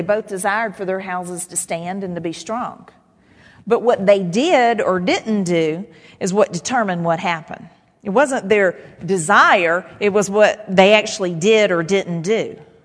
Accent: United States; I know we're all, and I'm proud to be an American, you know.

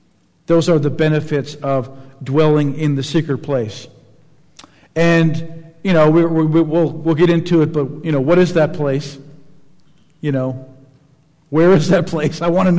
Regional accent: Minnesota, United States; You know, I'm from Minnesota. Up in Minnesota, they have the Mall of America.

